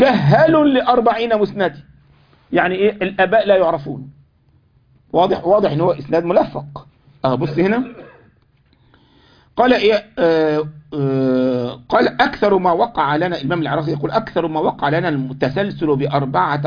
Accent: Egypt; انا مره من المرات عندنا في مصر

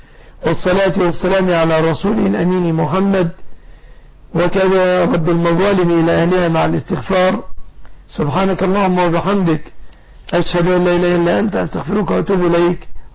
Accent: Egypt; بلادنا مصر

